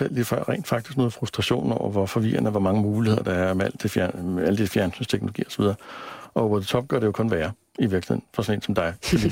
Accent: Næstved, Zealand, Denmark; Altså, siden jeg sad derhjemme i Næstved og så Danmarks Radio i sort-hvid fra en stueantenne

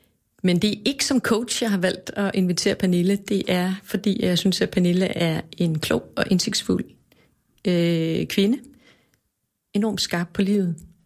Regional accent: Central Denmark Region, Denmark; also born or lived in Copenhagen; now in Nordsjælland, Denmark; Jeg er født i København på Rigshospitalet for 45 år siden. Jeg er opvokset på Djursland blandt hippier og gæve bunderøve. Og nu bor jeg i Nordsjælland, tæt på naturen, hvor jeg har allermest hjemme.

